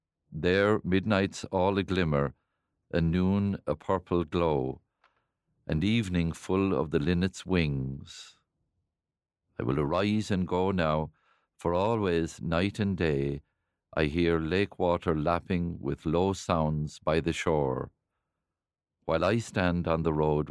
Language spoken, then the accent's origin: English; Cashel, Munster, Ireland; I'm going back home to my own hometown now when I retire.